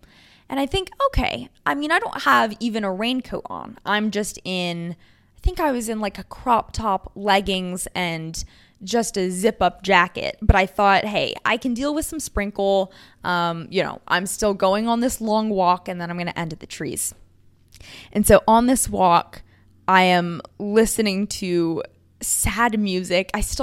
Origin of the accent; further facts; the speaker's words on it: California, United States; I'm really sad, you know, I'm from California, but my husband and I are moving to Thailand.